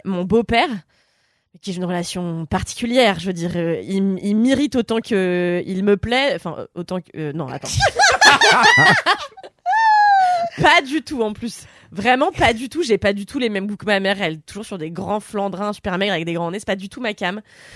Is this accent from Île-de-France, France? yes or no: yes; Levallois-Perret, Île-de-France, France; moi, j'en ai jamais eu, je viens de Levallois.